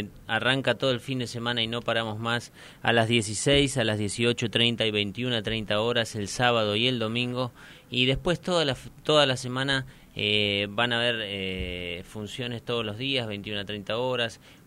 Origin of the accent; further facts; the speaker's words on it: Argentina; Yo soy argentino.